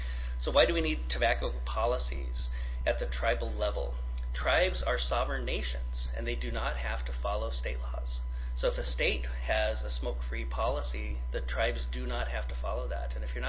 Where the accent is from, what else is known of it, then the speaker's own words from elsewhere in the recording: Pine Ridge, South Dakota, United States; And where I'm actually from Pine Ridge, South Dakota, and we did some site visits to places where they were doing daycare for babies and young children.